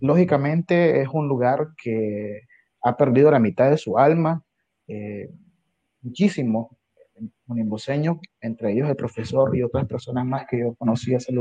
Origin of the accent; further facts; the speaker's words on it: Catarina, Masaya, Nicaragua; Yo no soy monimboseño, yo no soy masaya, yo soy de Catarina, pero tengo un gran apego con ese sector.